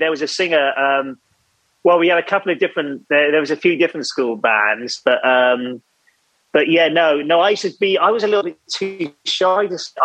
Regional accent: Wales, United Kingdom; growing up in Wales

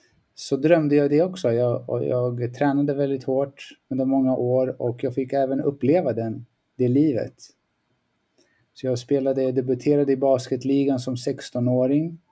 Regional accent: Stockholm, Stockholm County, Sweden; Nej, jag är född och växte upp här i Västerort, i Stockholm, i Tensta, Rinkeby.

